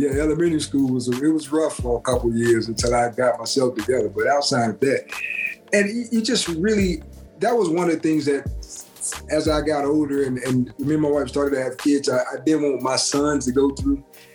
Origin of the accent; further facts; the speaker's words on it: Memphis, Tennessee, United States; Especially where I'm from. I'm from Memphis.